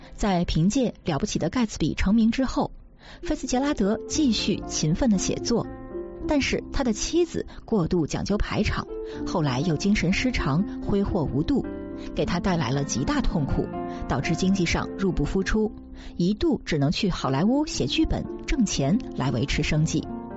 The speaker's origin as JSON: {"language": "Chinese", "country": "United States", "said": "排在第43名的也是一部我们美国人非常熟悉的小说"}